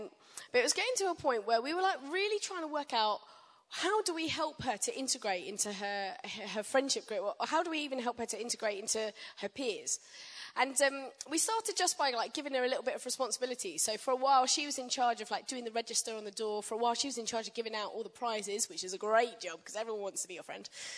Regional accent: Royal Tunbridge Wells, South East England, United Kingdom; I was raised in Tunbridge Wells, in Kent. Royal Tunbridge Wells.

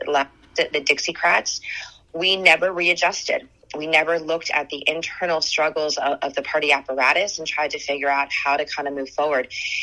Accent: Miami, Florida, United States; You know, I was born and raised in Miami, as were my parents. You know, I grew up in a Florida that doesn't look like this

